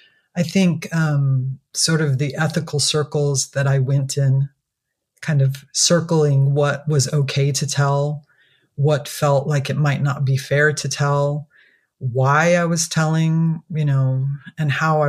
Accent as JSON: {"language": "English", "region": "California", "country": "United States", "said": "I come from the … on the Fort Yuma Indian Reservation."}